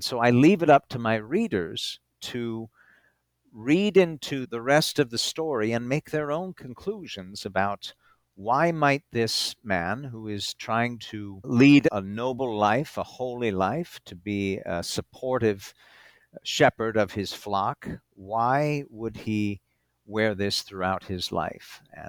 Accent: New England, United States; Because I, as a Northerner, and particularly as a New Englander, have a completely different lifestyle than someone in the middle states or certainly in the southern states.

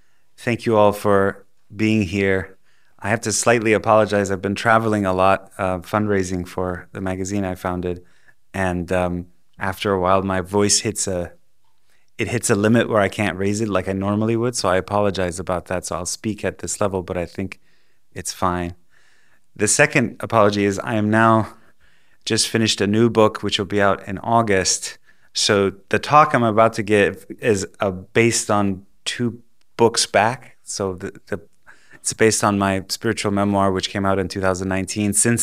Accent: Tehran, Tehran Province, Iran; I was born and raised in Tehran, Iran, on February 1st, which was 1985

